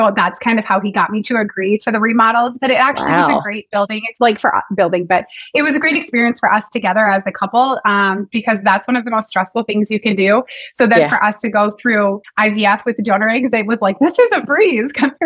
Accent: Dubuque, Iowa, United States; I grew up in Dubuque, which is about 1 hour and 15 minutes from where we are now.

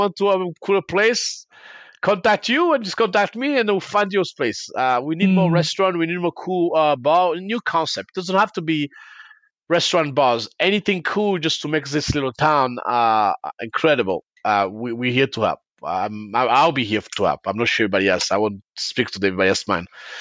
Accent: France; English is a second language; now in United States; It was just because the American dream growing up in France is like, that's how they live. That's how I wanted to. And then when I came to the US and I learned how to speak English very well

